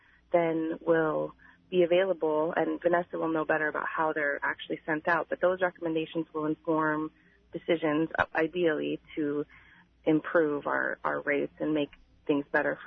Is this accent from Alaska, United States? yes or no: yes; Utqiagvik, Alaska, United States; I'm from Utqiagvik, and there I ran the prematernal home for 5 years.